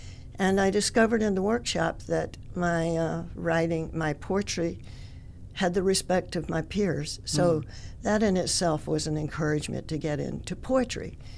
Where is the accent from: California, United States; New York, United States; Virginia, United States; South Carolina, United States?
South Carolina, United States; born there; I was born in Lexington County.